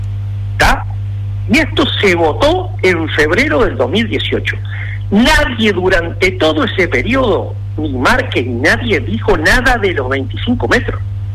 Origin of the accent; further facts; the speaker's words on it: Tararira, Colonia, Uruguay; mañana se va a hacer el de mi pueblo, Tararira.